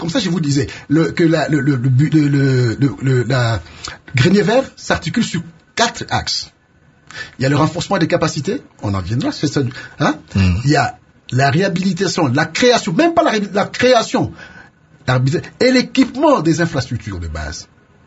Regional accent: Kikwit, Kwilu, DR Congo; ne fût-ce que chez moi à Kikwit

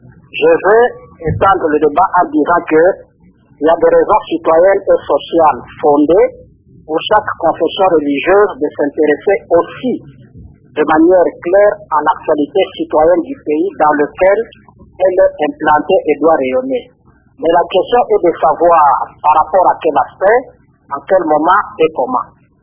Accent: DR Congo

